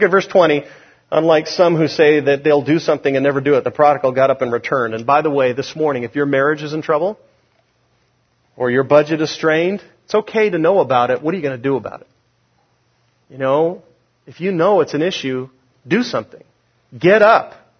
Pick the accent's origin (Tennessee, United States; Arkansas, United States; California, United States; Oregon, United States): California, United States; Buena Park; when I grew up in Buena Park. All of our trees were carob trees